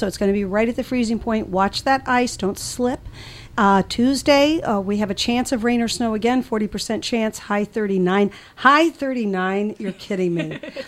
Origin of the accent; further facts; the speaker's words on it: the South, United States; So I've had a taste of it, but I'm a Southerner by roots and by nature. I think I'm just kind of talkative and stuff, and I can put on a Southern accent real thick if you'd like to hear it, but I try not to.